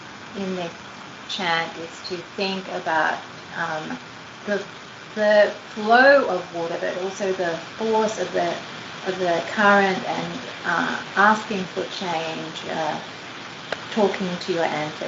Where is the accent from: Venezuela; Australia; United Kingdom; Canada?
Australia; Gold Coast, Queensland; also born or lived in New Zealand / Sydney; now in Los Angeles, United States; And I grew up in New Zealand until I was seven, and then we moved to Queensland in Australia, and I grew up on the Gold Coast there